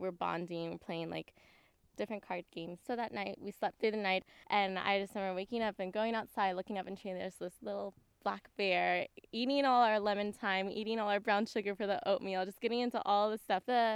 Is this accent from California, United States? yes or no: yes; Oakland, California, United States; I'm from Oakland, California.